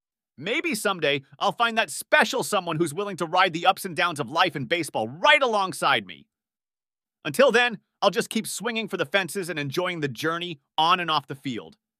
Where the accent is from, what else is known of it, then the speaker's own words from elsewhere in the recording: Moscow, Russia; These changes have undoubtedly had a profound impact on me as a young man growing up in Moscow. Living in a more open and democratic Russia provided me with greater opportunities for education, personal growth, and exposure to diverse perspectives.